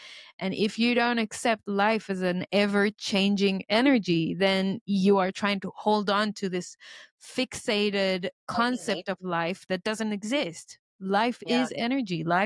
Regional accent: Israel; also born or lived in Australia; No, I grew up here. I was born here in Israel, and I'd served the army, and then after the army, I traveled to Australia, and then I stayed there for 6 years

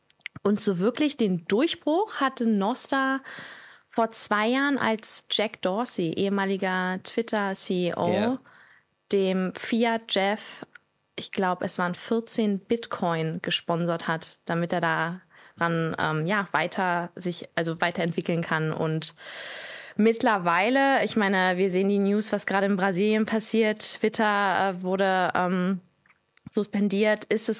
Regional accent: Berlin, Germany; born there; aber gebürtige Berlinerin.

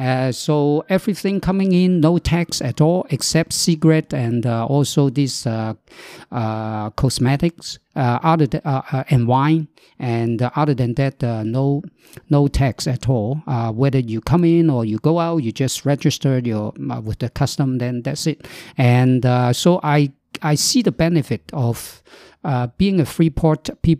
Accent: Hong Kong; moved away as an adult; I was born in Hong Kong, and I describe myself as made in Hong Kong because I lived there for 61 years without leaving Hong Kong for more than a month.

